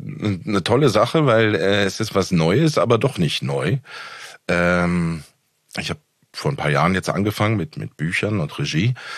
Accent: Berlin, Germany; ich bin also in Berlin-Neukölln aufgewachsen und es hat sich schon abgezeichnet, dass das irgendwie so ein bisschen eine krasse Ecke ist. Im Grunde genommen bin ich da gleich um die Ecke aufgewachsen wie Christiane F.

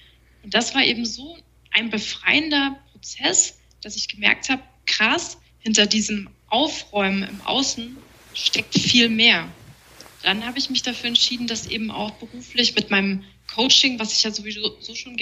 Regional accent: Erfurt, Thuringia, Germany; ist schon auf jeden Fall einfach meine Heimat

